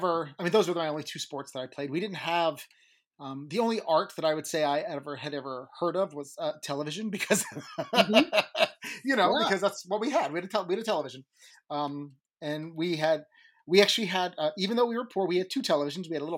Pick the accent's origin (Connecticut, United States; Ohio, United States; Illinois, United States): Illinois, United States; Chicago; I was born and raised in Chicago in the 70s. I'm the first person on my father's side of the family born in the United States.